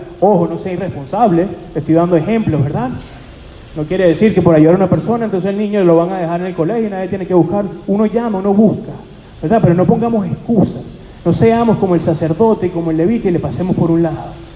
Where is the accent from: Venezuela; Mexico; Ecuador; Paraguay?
Venezuela; also born or lived in Houston; now in United States; Cuando yo llegué a este país, hermano, yo viví en Houston, Texas. Yo vine de Venezuela directamente a Houston, no dominaba el idioma.